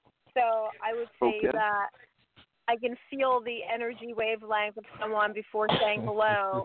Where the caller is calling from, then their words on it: San Francisco, California, United States; from San Francisco.